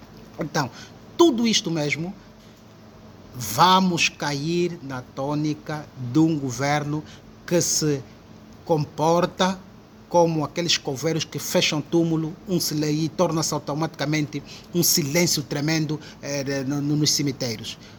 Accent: Angola; nós somos angolanos.

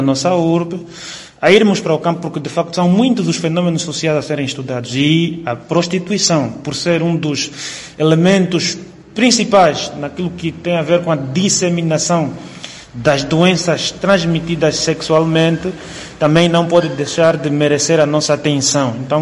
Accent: Angola; Todos somos angolanos e a lei é para todos, né?

